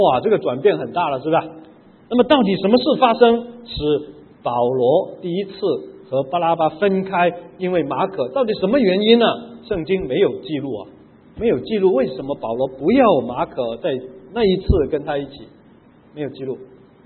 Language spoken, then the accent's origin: Chinese; Macau; born there; 他的坟墓葬在我的出生地澳门。